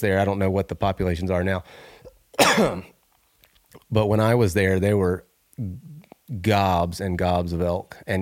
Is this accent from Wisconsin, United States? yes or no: no; Florida, United States; I grew up in the Southeast hunting whitetails, and our whitetails, I mean, I'm talking Florida whitetails.